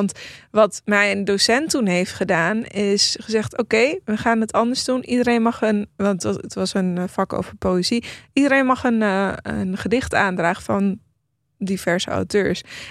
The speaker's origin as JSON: {"language": "Dutch", "country": "Iran", "tie": "born or raised there", "said": "toen ik in Iran boeken las, was dat niet iets wat bij me opkwam. Want dat was gewoon, ik was gewoon in mijn thuisland."}